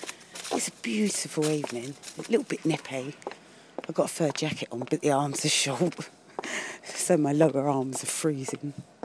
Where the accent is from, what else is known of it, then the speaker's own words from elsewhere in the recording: London, United Kingdom; born there; I was born in London, I'm just used to the stars I can see.